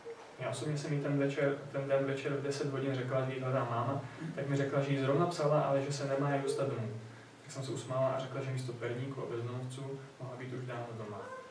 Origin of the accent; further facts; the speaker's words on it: Vikýřovice, Olomouc Region, Czechia; tady ve Vikýřovicích, odkud pocházím